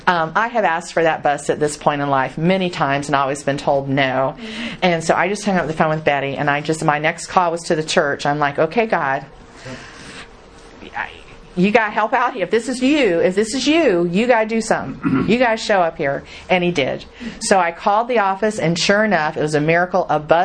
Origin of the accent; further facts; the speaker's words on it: Georgia, United States; I'm a good Southern girl. You know, I'm originally from Georgia.